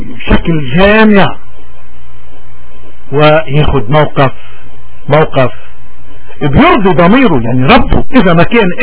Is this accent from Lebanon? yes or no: yes; Lebanon; شو بنقول نحن كلبنانيين وخصوصا بجبالنا عن الرجال؟